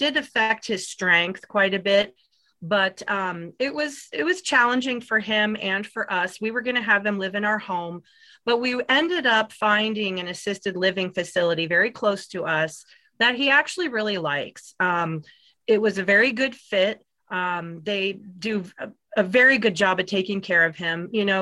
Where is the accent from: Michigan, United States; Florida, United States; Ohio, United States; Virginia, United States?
Ohio, United States; Cincinnati; I was born and raised in Cincinnati, lived in Deer Park and then Anderson Township, lived there for most of my life from 12 to 18, and went to Anderson High School.